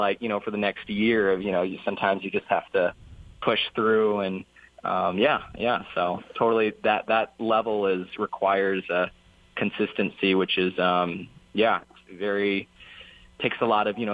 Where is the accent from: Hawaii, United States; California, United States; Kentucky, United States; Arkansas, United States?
Hawaii, United States; So I was sort of a hip-hop dancer growing up in Hawaii